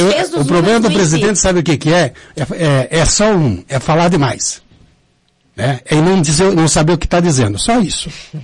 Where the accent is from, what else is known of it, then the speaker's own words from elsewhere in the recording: Brazil; e eu começo dizendo algumas coisas como brasileiro.